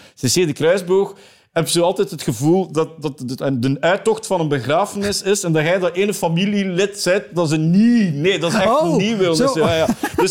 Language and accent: Dutch; East Flanders, Belgium; accent: East Flemish; Want ik ben een Oost-Vlaming, dus West-Vlaanderen en Oost-Vlaanderen is eigenlijk gewoon mijn grootste speelvijver. Ook gewoon omdat mijn accent het nauwste aansluit.